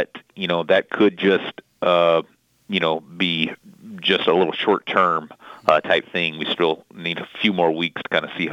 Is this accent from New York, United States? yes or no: no; Louisiana, United States; moved away as an adult; also born or lived in Mississippi; now in Ventura, United States; I grew up actually in Louisiana, and I lived in Louisiana for about 25 years or so. I moved to Mississippi